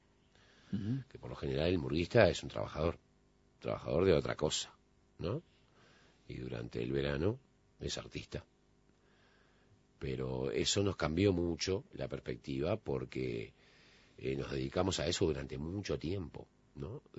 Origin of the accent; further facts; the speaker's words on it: Montevideo, Uruguay; Nací en Montevideo, sí. Sí. Nací y criado en Positos hasta ese momento.